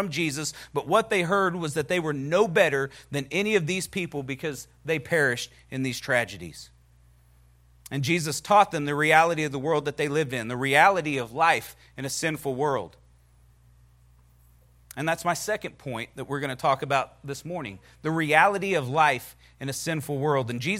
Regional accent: the South, United States; I mean, we're Americans. We got the Bible. We're Baptists. We're from the South.

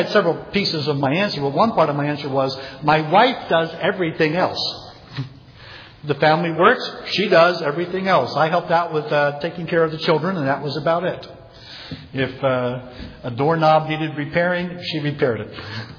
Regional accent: Philadelphia, Pennsylvania, United States; I am from Philadelphia. I'm actually in Southeast Delco, which is just South Philly extended, if you know our geography.

